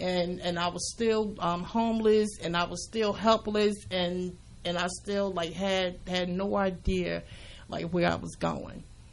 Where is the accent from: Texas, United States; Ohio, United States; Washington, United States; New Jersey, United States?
New Jersey, United States; East Orange; Actually, I came from the Essex County area.